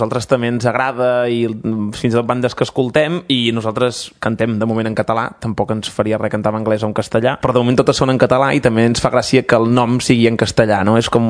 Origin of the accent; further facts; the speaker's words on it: Breda, Catalonia, Spain; en Toni Solà sí que és de Sant Celoni, però l'Albert, en Joan i jo som de Breda